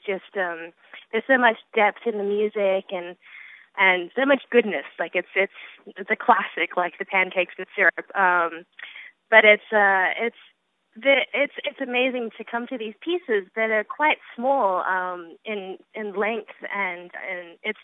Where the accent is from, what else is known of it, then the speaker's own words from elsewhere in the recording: Australia; especially as an Australian, I love being able to bring Australian works outside of Australia.